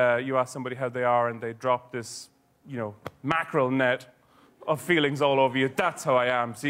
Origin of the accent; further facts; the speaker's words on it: Ireland; growing up in Ireland, it's a Catholic country, so everybody wears their emotions, you know, outside.